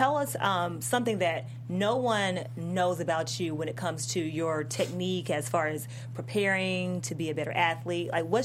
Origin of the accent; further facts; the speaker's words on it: Georgia, United States; Red and black. I'm from Georgia. Bulldogs.